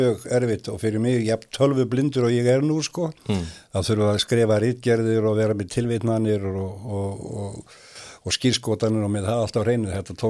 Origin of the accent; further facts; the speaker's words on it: Reykjavík, Capital Region, Iceland; Og eins og menn vita þá var ekki langt í Vatnsmýrina og flugvöllin. Þannig að ég ólst upp einlega í kringum flugvöllin.